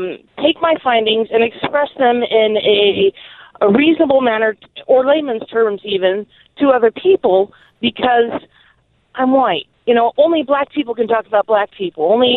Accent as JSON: {"language": "English", "country": "Italy", "tie": "born or raised there", "also_born_or_lived": "Europe", "said": "I'm a Navy brat. But my whole thing about becoming an anthropologist was I grew up in Italy and in different parts of Europe."}